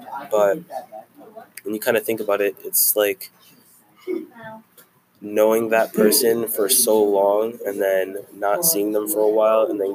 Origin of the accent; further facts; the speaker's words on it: Belleville, New Jersey, United States; Like, for me, I came to Bloomfield from Belleville.